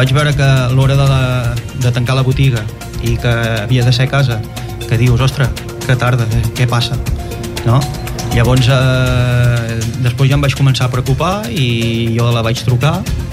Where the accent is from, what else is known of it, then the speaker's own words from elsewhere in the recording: Pals, Catalonia, Spain; Nosaltres som de Pals